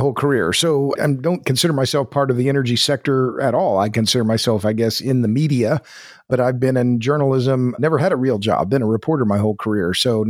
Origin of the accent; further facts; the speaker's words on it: Tulsa, Oklahoma, United States; I grew up in Tulsa, Oklahoma, which for a while was known as the oil capital of the world.